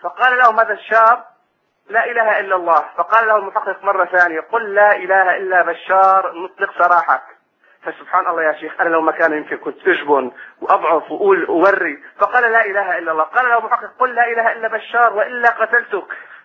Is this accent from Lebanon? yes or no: no; Syria; نحن من سوريا بنحبك في اللون.